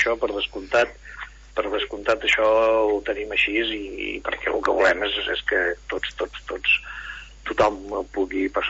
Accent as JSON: {"language": "Catalan", "town": "La Bisbal d'Empordà", "region": "Catalonia", "country": "Spain", "said": "jo soc de la Bisbal i jo sé que quan estava a la Bisbal a vegades em passava això"}